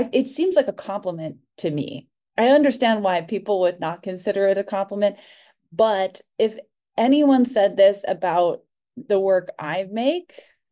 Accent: Massachusetts, United States; we're from Massachusetts, so obviously … are a part of our. I feel like living in Boston

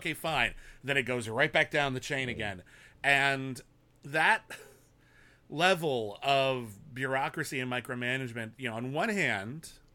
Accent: United States; That's my view as an American.

